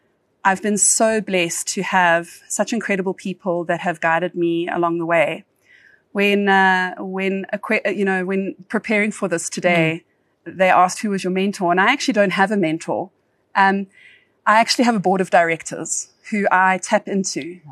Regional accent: Johannesburg, Gauteng, South Africa; so I grew up in Joburg. I don't tell many people this. I was born in Springs. So I grew up in the East Rand. I grew up in a very sort of, let's call it traditional sort of setting, middle-class family.

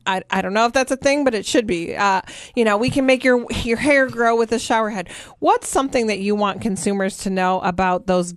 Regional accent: Michigan, United States; I grew up, we had a lake house that was on a well growing up in Michigan

